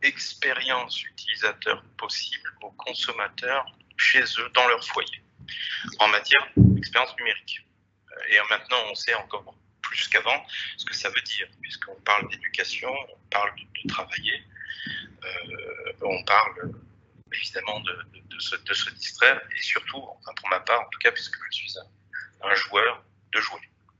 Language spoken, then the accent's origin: French; France; now in Istanbul, Turkey; Donc, effectivement, je suis français, je suis basé à Istanbul depuis maintenant presque 9 ans.